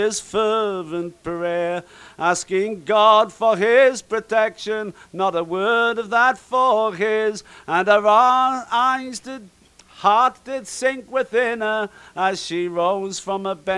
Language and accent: English; Gateshead, North East England, United Kingdom; I come from a town called Gateshead, which is next to Newcastle upon Tyne, and Newcastle is much better known than Gateshead. It's about 45 miles from the Scots border. And our dialect is somewhat strange to a lot of people.